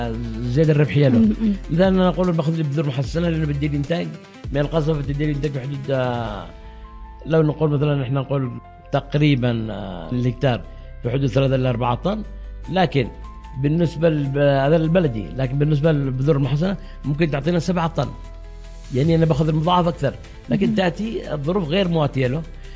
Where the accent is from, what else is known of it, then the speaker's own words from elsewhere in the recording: Yemen; مثلا لو لاحظ عندنا في اليمن أمطار تأتينا على خلال موسمين